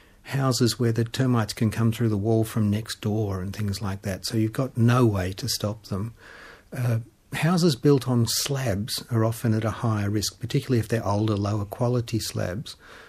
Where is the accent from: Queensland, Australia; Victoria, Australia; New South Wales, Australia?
Victoria, Australia; Melbourne; born there; also born or lived in Wangaratta; I was born in Canterbury in Melbourne, lovely leafy suburb.